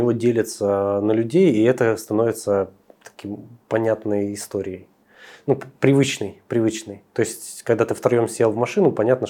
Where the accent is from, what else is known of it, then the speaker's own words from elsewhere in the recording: Russian Far East, Russia; я тоже с Дальнего Востока